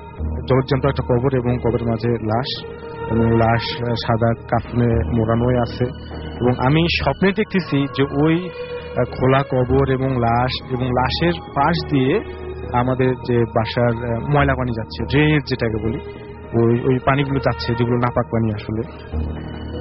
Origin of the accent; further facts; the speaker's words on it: Taraganj, Rangpur Division, Bangladesh; now in Dhaka, Bangladesh; আমার home district হচ্ছে তারাগঞ্জ শুভঙ্কর, আর আমি ঢাকার শান্তিনগর থেকে আসছি।